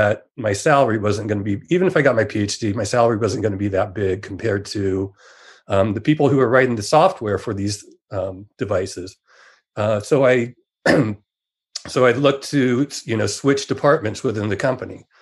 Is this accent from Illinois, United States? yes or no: no; California, United States; So I grew up in Silicon Valley, right in when the kind of the computer industry was starting to boom.